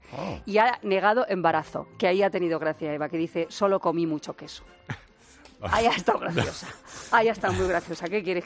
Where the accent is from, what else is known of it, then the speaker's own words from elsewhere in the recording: Albacete, Castilla-La Mancha, Spain; Yo es que soy de Albacete